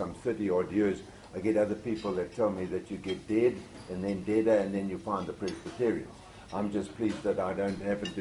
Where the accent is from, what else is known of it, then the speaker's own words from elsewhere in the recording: South Africa; born there; So I was born in South Africa, born a Christian, and I probably regarded myself as a better Christian than most because I was born a Presbyterian.